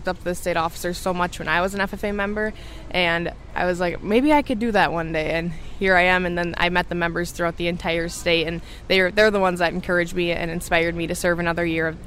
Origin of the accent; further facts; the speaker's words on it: Mondovi, Wisconsin, United States; Yeah, I grew up in Mondovi, Wisconsin. … I grew up on my family's beef farm